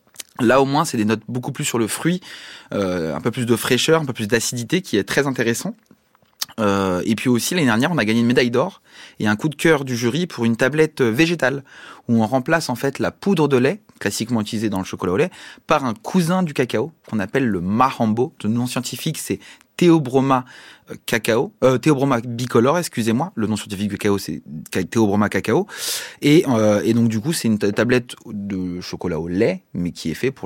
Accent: Paris, Île-de-France, France; born there; also born or lived in Peru; moi je suis né à Paris quand même

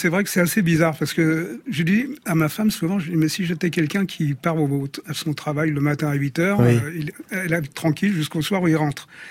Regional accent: Paris, Île-de-France, France; born there; j'habitais pas à Paris à l'époque, et quand elle a su que je venais me réinstaller à Paris, parce que je suis un Parisien de naissance

